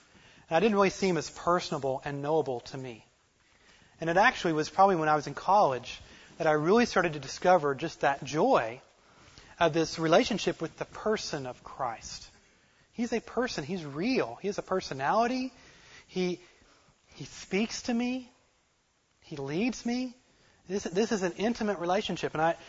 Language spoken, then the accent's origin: English; Oklahoma, United States; I grew up in Creek County, Oklahoma. And there's a lot of dirt roads in Creek County, you know?